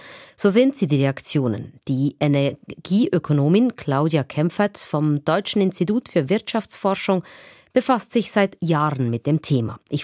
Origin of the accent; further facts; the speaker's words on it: Switzerland; Sie erwähnten die blaue Plakette, die kennt man bei uns in der Schweiz nicht.